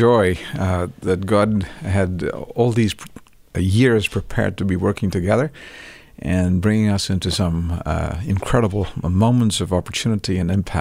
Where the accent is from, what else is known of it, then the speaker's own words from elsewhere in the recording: Chennai, Tamil Nadu, India; I grew up in Chennai. It's mm-hmm. in southern India.